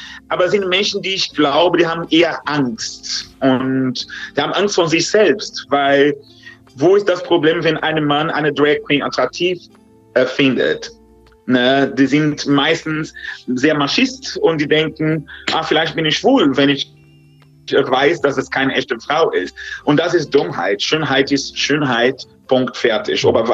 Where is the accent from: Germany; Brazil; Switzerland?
Brazil; German is a second language; Also in dem Land, wo ich herkomme, in Brasilien.